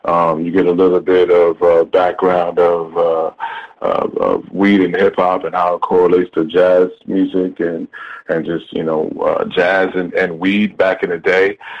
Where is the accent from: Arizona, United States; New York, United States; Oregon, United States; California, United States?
New York, United States; I'm from New York, you know, I love NY till